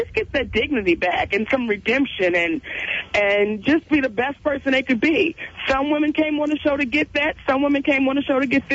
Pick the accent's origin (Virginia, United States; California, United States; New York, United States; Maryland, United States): Maryland, United States; Baltimore; I'm from Baltimore, Maryland.